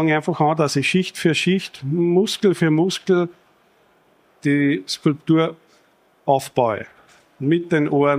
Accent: Upper Austria, Austria; Ich komme aus Oberösterreich

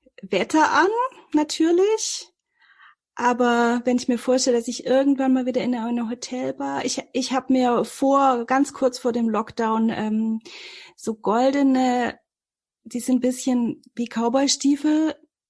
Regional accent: Filderstadt, Baden-Württemberg, Germany; Ich komme aus dem Großraum Stuttgart, also das ist so Stuttgarter Speckgürtel, Filderstadt Bohnlanden. Das war früher mal ein kleines Dorf und meine Mutter, ihre Familie gehört da zu den Ureinwohnern, aber jetzt hat das 10.000 Einwohner und ja, genau, beim Flughafen.

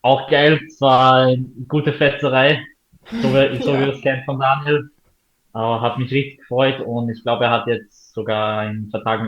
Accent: Austria; Als Österreicher finde ich richtig cool.

